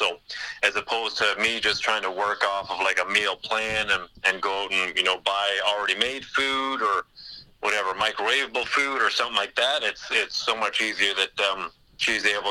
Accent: Huntsville, United States; So, I mean, I grew up in Huntsville. I still spend the most weekends there.

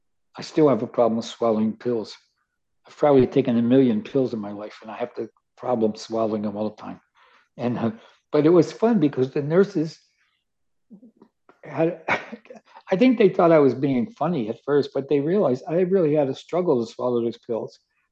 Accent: Baltimore, Maryland, United States; I grew up in Baltimore in the streets, had a lot of fun, skinned my knee a number of times

